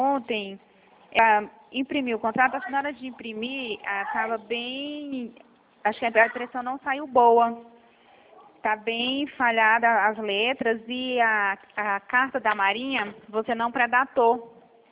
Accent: Bahia, Brazil; Mas eu também sou baiana.

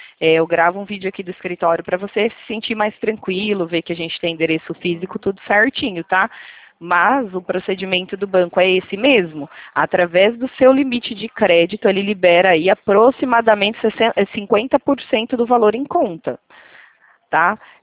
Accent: Itatiba, São Paulo, Brazil; Eu sou de Itatiba, São Paulo.

